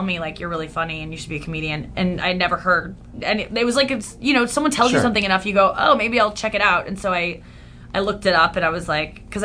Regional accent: St. Louis, Missouri, United States; also born or lived in Kansas / New York; now in Los Angeles, United States; Yeah, I'm from St. Louis originally. Yeah. I lived in New York for 5 years.

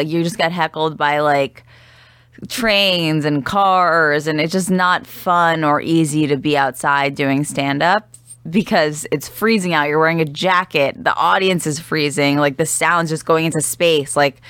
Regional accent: New York, United States; No, I'm from New York, so I feel like I have like that New York hustle.

